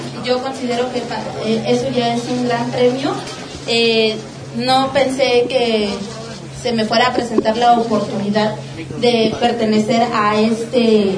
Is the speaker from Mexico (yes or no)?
yes; Mexico; Pero mientras, como mexicanos, tenemos 10 nominaciones y aquí estamos.